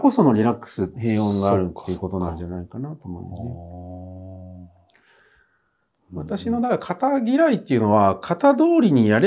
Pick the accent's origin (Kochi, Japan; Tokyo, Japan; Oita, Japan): Tokyo, Japan; 私の地元の千駄木にある